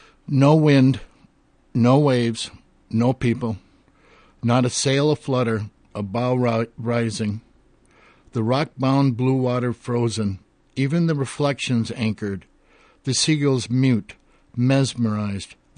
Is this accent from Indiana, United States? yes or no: no; Winona, Minnesota, United States; now in California, United States; and I knew about Northfield because my sister went to St. Olaf, and I grew up in Winona and would come up and visit her.